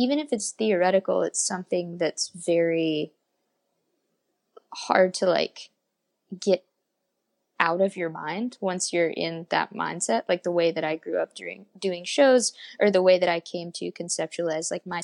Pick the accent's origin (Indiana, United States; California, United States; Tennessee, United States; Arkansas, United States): Tennessee, United States; Memphis; because of the like way that I grew up in the Memphis scene.